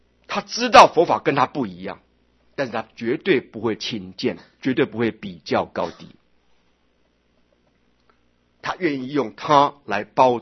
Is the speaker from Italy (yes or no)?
no; Taiwan; 比咱们台湾的中国人还更像唐朝时候的中国人